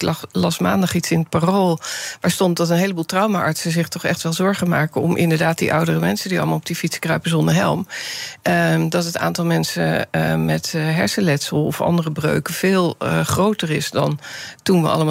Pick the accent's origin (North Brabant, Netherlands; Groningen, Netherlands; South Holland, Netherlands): South Holland, Netherlands; The Hague; Ik ben met de auto gekomen, ik kom uit Den Haag, is een beetje ver fietsen.